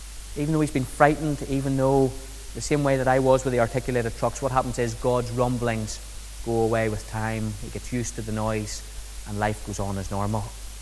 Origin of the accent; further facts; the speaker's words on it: Lisburn, Northern Ireland, United Kingdom; We came from Lisburn, a town of maybe 100,000. You went to a small town of 20,000, very rural.